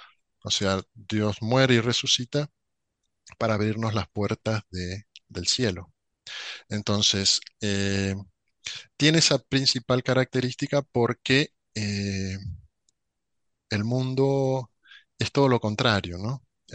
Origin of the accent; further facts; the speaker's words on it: Argentina; yo soy argentino y estoy en Argentina, pero podría no estar aquí. De hecho, bueno, he vivido en varios países